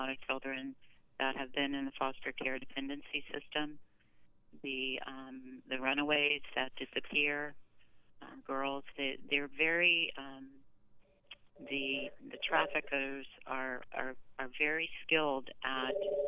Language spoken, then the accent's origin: English; Miami, Florida, United States; I myself, as a 67-year-old woman growing up in Miami, knowing really who to vote for sometimes is confusing.